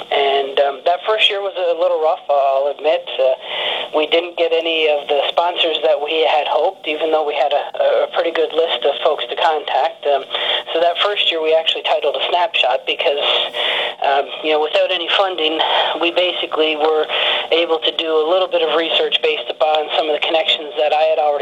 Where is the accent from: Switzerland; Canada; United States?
Canada; Well, being a Canadian that's involved with K-12 online learning